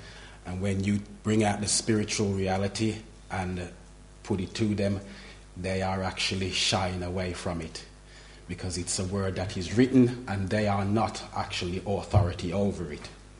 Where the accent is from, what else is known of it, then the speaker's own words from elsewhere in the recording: Birmingham, West Midlands, United Kingdom; I'm from Birmingham.